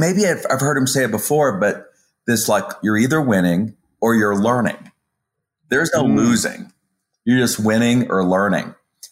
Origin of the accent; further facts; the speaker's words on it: Colorado, United States; No, I grew up in Colorado. All we did was summer sports.